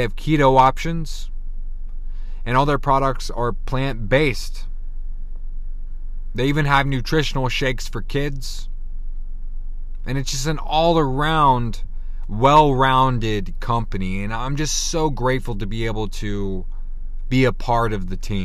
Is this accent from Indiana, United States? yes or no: no; Georgia, United States; Although I was born in Georgia and spent the majority of my early childhood in the beautiful Peach State.